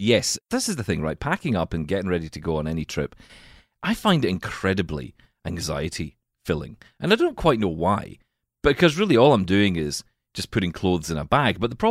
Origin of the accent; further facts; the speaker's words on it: Glasgow, Scotland, United Kingdom; But we're from Glasgow in Scotland, so we're not that scared of our lives.